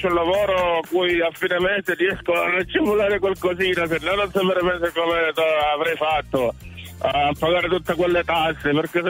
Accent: Palmi, Calabria, Italy; Io sono esattamente da Palmi, provincia di Reggio Calabria.

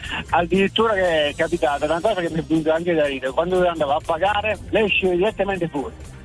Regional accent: Salerno, Campania, Italy; Di Salerno.

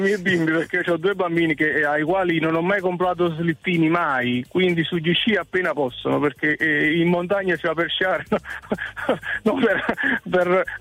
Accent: Naples, Campania, Italy; Mi dispiace per tutto quello che è successo da napoletano

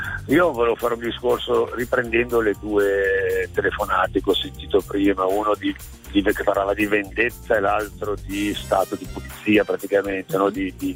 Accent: Piedmont, Italy; Parliamo di Alessandria, perché il mio paese è veramente piccolo.

